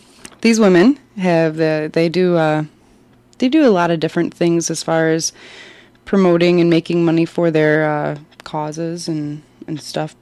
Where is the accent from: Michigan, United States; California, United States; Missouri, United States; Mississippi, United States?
Michigan, United States; Dearborn; Yeah, growing up in Dearborn, Adre Arena every year would have their giant, huge used book sale.